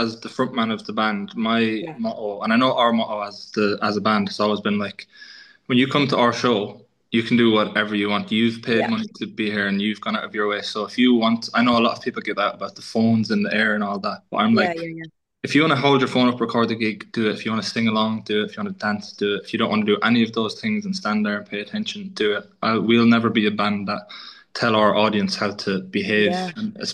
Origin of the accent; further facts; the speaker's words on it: Leinster, Ireland; we're from Kildare, so we know how it feels to be one of those more rural counties that don't get a lot of bigger artists passing through.